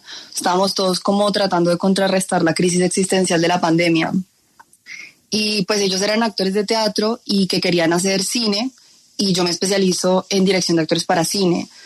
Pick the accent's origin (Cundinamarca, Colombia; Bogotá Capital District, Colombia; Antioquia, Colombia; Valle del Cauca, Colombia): Valle del Cauca, Colombia; Cali; Yo soy de Cali.